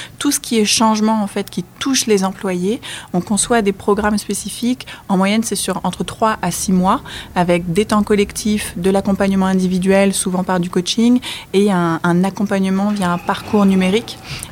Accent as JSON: {"language": "French", "country": "France", "tie": "born or raised there", "said": "j'ai un papa qui est né à Montréal et moi j'ai grandi en France. J'ai toujours eu la France et le Canada dans le cœur"}